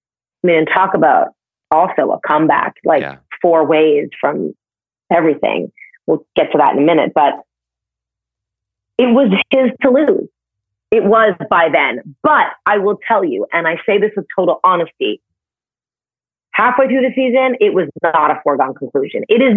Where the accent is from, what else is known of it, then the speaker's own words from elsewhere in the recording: Canada; I'm from Canada.